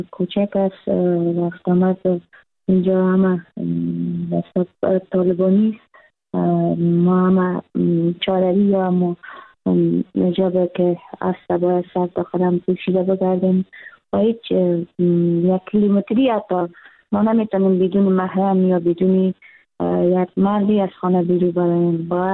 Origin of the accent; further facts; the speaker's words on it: Kunduz, Afghanistan; از کندز هستم، فعلا در کندز زندگی میکنم.